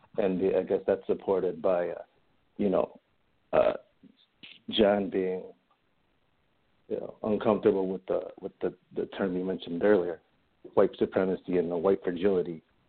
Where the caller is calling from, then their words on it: Cleveland, Ohio, United States; Hey, Scott. … I'm calling from the Cleveland area.